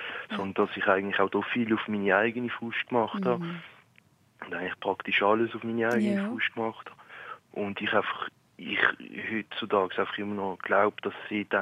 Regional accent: Allschwil, Basel-Landschaft, Switzerland; ich bin ursprünglich aus dem Basel-Land, aus der Basel-Land-Region, also noch bei Basel-Stadt, aus Halschwil. Ich bin jetzt aber mittlerweile, glaube ich, im Kanton Zürich.

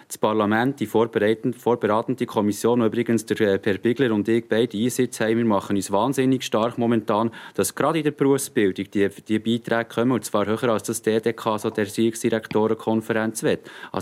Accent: Bern, Switzerland; wenn man zum Beispiel jetzt in meiner Heimat im Kanton Bern schaut

